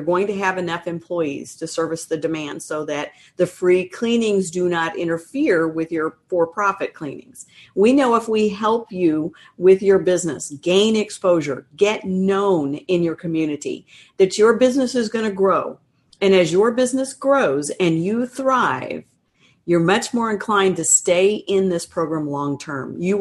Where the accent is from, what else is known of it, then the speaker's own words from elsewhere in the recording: Florida, United States; I'm actually from Florida, but I can rock a good howdy when I want to.